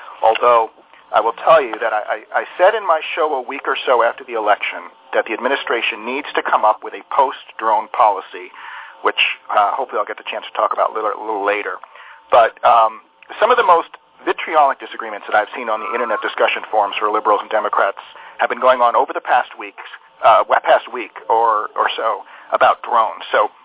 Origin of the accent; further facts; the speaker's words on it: United States; I learned to say, right after I say I'm American, that I need to follow up that with the fact that I was against the Iraq war and protested against it.